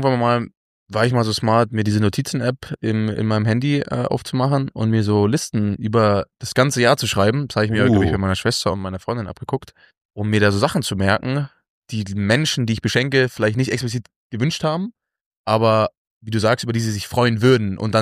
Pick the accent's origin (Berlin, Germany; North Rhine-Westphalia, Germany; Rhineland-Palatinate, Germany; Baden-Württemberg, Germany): Berlin, Germany; weil ich als Berliner